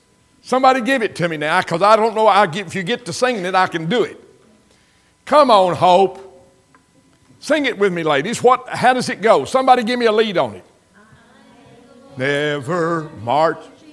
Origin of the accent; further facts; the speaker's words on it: Crab Orchard, Kentucky, United States; When I was a boy, I was born and raised in Lincoln County, Kentucky. Little place called Crab Orchard, population 750.